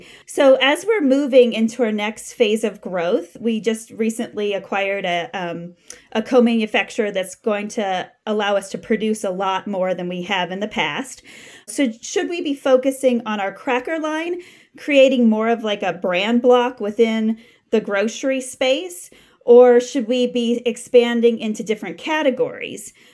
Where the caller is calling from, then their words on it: Denver, Colorado, United States; I'm calling from Denver, Colorado.